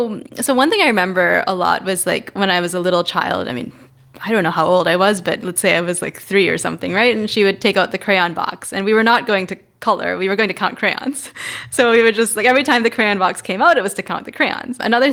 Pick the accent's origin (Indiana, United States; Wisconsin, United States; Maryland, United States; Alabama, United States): Wisconsin, United States; Madison; also born or lived in New York City; Well, when people ask me where I'm from, I say Madison, Wisconsin, because it's easier to say that. In reality, I was born near New York City.